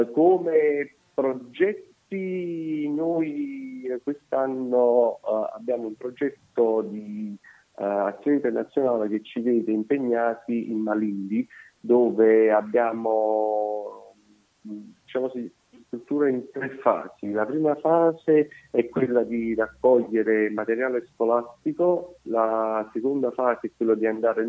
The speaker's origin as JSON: {"language": "Italian", "town": "Naples", "region": "Campania", "country": "Italy", "said": "sicuramente siamo tutti quanti del sud. Sono napoletano, doc"}